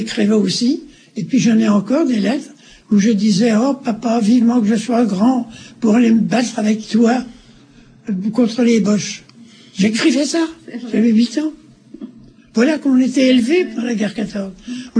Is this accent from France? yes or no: yes; Amiens, Hauts-de-France, France; born there; Je suis né à Amiens, le 10 décembre 1910.